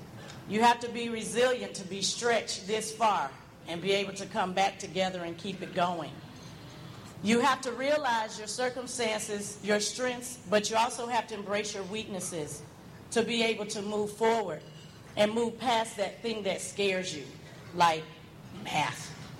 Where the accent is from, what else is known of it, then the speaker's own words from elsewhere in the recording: St. Petersburg, Florida, United States; So growing up in St. Petersburg, I'm a native St. Petersburg. I'm about resident. I'm about 50 years old. And I say that very proud because where I came from, a lot of my colleagues are not still here.